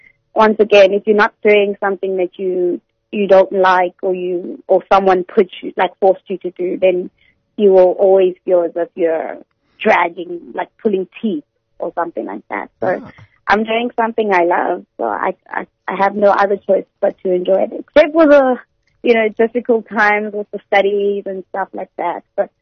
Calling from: Port Elizabeth, Eastern Cape, South Africa; Going from Port Elizabeth.

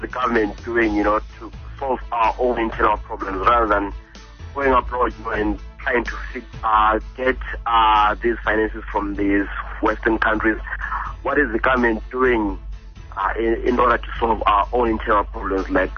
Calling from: Bulawayo, Zimbabwe; I'm calling from Bulawayo.

